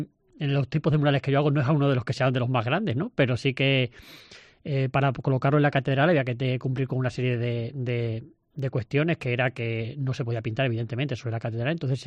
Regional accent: Plasencia, Extremadura, Spain; como placentino y como extremeño

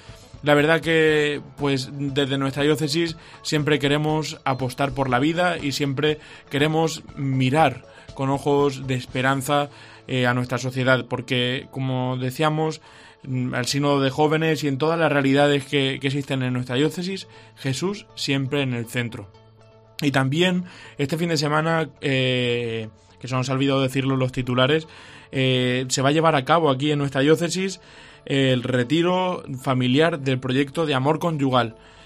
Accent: Alicante, Valencian Community, Spain; con ese momento de disfrutar, que somos alicantinos

